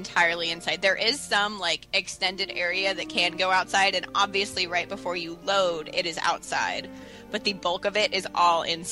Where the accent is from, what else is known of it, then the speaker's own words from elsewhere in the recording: California, United States; and when I grew up in Southern California, so we went to Disneyland when I was a kid.